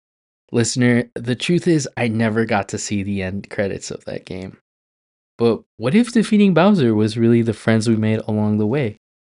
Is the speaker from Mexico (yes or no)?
yes; Rosarito Beach, Baja California, Mexico; only afforded to the POV of a youth in the late 90s growing up in Rosarito Beach.